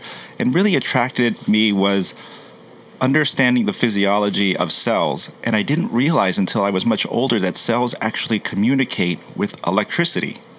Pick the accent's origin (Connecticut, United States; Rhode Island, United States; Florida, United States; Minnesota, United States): Florida, United States; Miami; also born or lived in St. Louis / Fort Collins; My background, I was born in St. Louis. Mm-hmm. I lived in Fort Collins, Colorado, but I grew up in Miami, Florida, and I've kind of been all around.